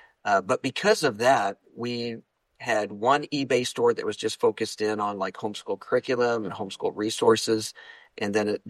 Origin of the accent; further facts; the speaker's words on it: St. Louis, Missouri, United States; I grew up in the St. Louis area as a Cardinals fan, and we've got a friendly conversation that goes on all the time about that.